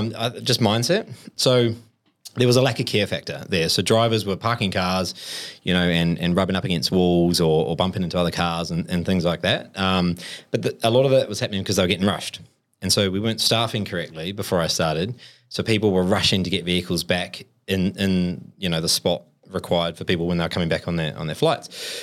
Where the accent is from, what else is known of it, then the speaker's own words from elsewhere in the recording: New Zealand; now in Australia; struggling to get a job here, being a Kiwi in Australia